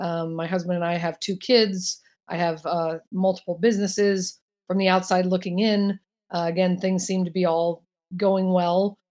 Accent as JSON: {"language": "English", "town": "Los Angeles", "region": "California", "country": "United States", "tie": "born or raised there", "said": "I grew up in Los Angeles, California. So I grew up reading People magazine as sort of my newspaper."}